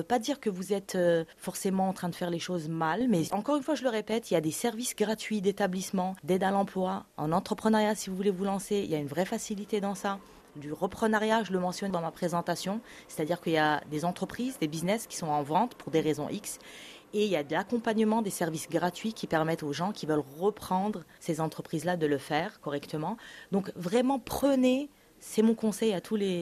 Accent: Algiers, Algiers Province, Algeria; moved away as an adult; now in Canada; Non, je suis partie d'Alger. Je dirais que la particularité dans mon parcours, c'est que je me suis intéressée à l'immigration en 2007 et j'ai plusieurs fois renoncé. Et puis, je suis revenue à la charge en 2017 et donc ça fait pas très longtemps que je suis au Canada.

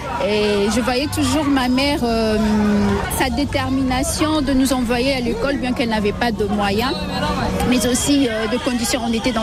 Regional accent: Kinshasa, DR Congo; Je suis née à Kinshasa.

